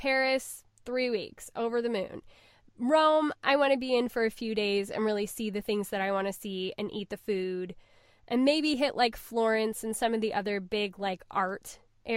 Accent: Ireland; I am Irish, so I'd love

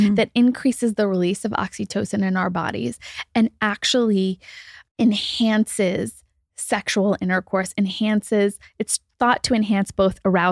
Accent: India; You know, I'm Indian, but it's really interesting because in Indian culture, while this is also stigmatized, the book, The Kama Sutra, is Indian, right?

